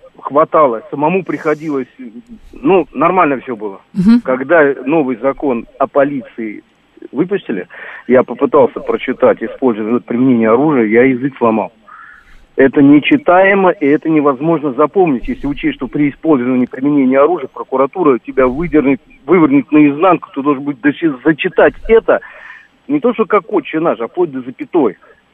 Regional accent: Moscow, Russia; Я сам москвич, я работал в своем родном городе.

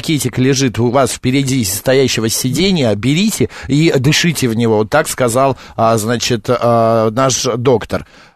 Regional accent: Moscow, Russia; Больные мы, москвичи, россияне или нет?

